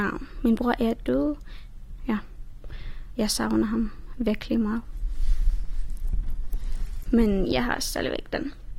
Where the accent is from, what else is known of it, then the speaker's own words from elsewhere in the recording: Afghanistan; now in Denmark; Jeg er 16 år, og jeg kommer fra Afghanistan.